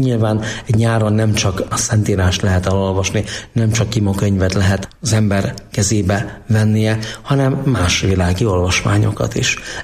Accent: Hungary; Én mivel vidéki gyerek vagyok, falusi gyerek vagyok

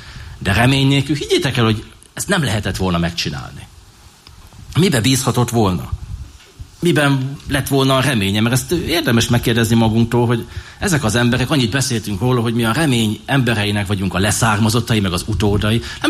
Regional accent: Hungary; Igen, magyarok vagyunk, megmutattuk.

